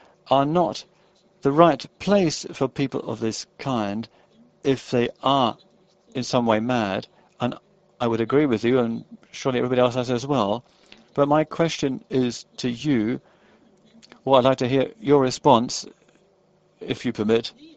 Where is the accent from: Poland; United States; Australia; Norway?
Poland; English is a second language; I come from Poland.